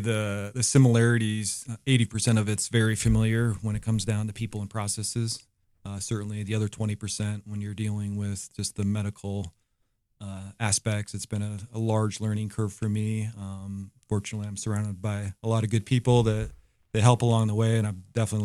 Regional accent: Montana, United States; I grew up in Montana.

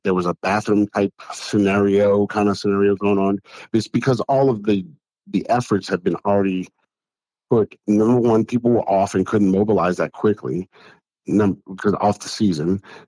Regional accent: New Orleans, Louisiana, United States; because of the fact that we're from New Orleans and New Orleans had Katrina

